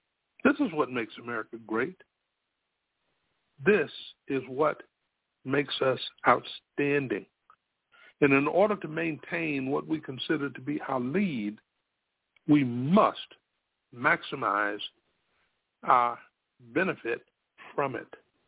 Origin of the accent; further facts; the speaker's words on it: Spartanburg, South Carolina, United States; Had his first race here in Spartanburg, South Carolina, my hometown.